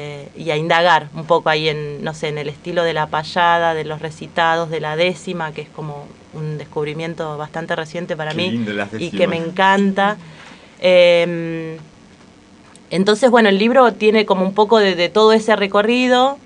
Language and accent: Spanish; Jujuy, Argentina; Bueno, yo me crié en el norte, en Jujuy, y parte de lo que soy tiene que ver con toda esa historia.